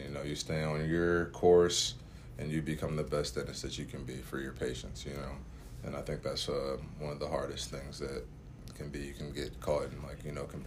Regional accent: Chicago, Illinois, United States; I'm from Chicago originally.

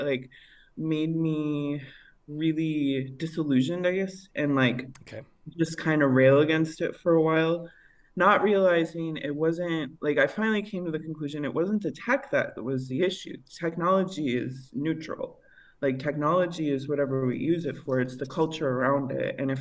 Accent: California, United States; I mostly hang out with like the glitch and trash artists online mm-hmm. now, and I'm from the Bay Area.

